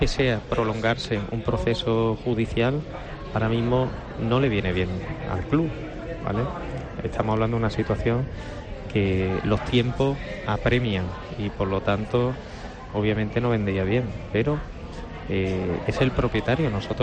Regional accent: Málaga, Andalusia, Spain; La gente que estamos, somos malagueños, malaguistas

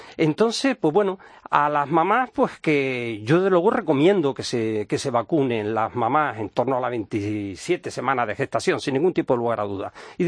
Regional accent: Spain; la sanidad de tu país, en mi país tenemos 17 sanidades, más 2 ciudades autónomas, y entonces explicas también lo que es la una y lo que es la otra

